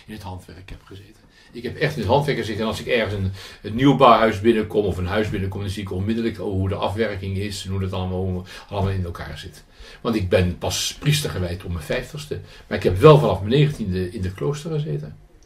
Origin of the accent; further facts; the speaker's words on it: Rijswijk, South Holland, Netherlands; Oorspronkelijk kom ik vandaan uit Rijswijk bij Den Haag. Ik ben daar geboren, 64 jaar geleden. Als oudste van een gezin van 6 kinderen. En met een hartstikke rooms-katholieke familie.